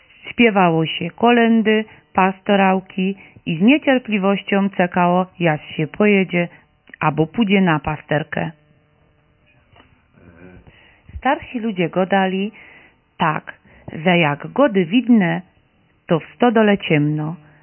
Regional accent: Lesser Poland, Poland; U nas na Podhalu chłopcy jeździli na podłazy.

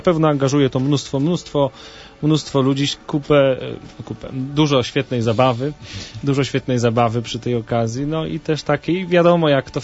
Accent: Toruń, Kuyavian-Pomeranian Voivodeship, Poland; Ja jestem z Torunia.

